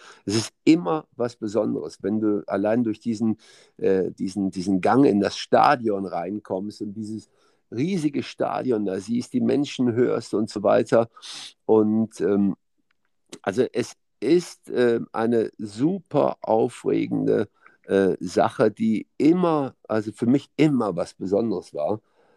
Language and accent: German; Leverkusen, North Rhine-Westphalia, Germany; ich bin in Leverkusen geboren und bin irgendwie 40 Jahre lang immer nur im Karree in Schlierbusch rumgezogen. Also ich habe mich nie weit von meinem Ursprungsort entfernt.